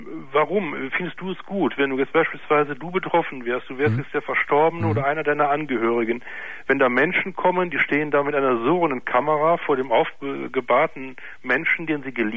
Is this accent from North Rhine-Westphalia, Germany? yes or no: yes; Duisburg, North Rhine-Westphalia, Germany; ich komme aus Duisburg.